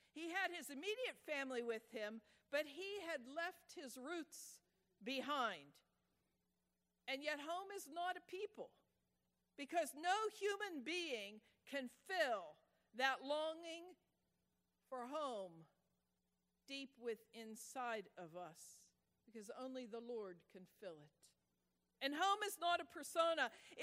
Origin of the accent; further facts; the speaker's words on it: Pittsburgh, Pennsylvania, United States; I grew up in Pittsburgh on Beissner Avenue, 203 Beissner Avenue.